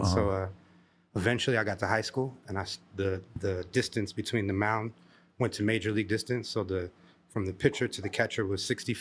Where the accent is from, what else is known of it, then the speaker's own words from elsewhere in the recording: Venice Beach, California, United States; I grew up in Venice Beach